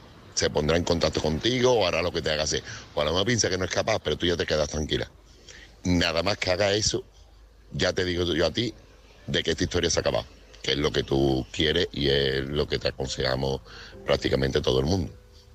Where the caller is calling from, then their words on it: Seville, Andalusia, Spain; Buenas noches … corresponsal de Sevilla.